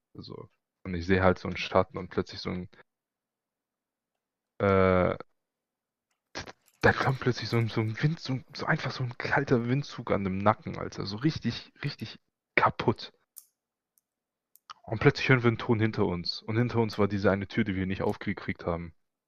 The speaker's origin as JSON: {"language": "German", "country": "Greece", "tie": "born or raised there"}